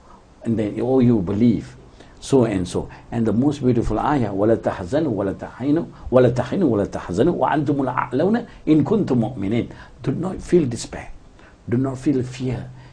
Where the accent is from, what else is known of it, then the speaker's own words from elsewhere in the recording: George Town, Penang, Malaysia; I'm from Penang, Georgetown.